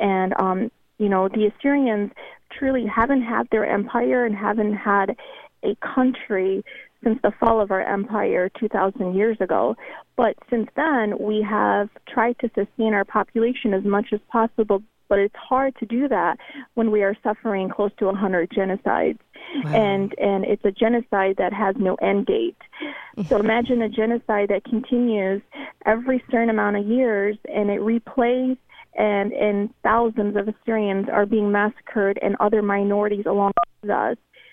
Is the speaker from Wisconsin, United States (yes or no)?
no; Michigan, United States; even in my home state of Michigan, quite a bit of terrorist activity.